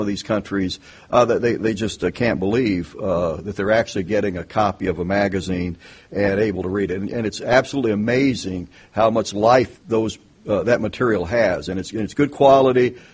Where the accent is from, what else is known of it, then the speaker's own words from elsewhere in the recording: the South, United States; Well, I grew up in the South as well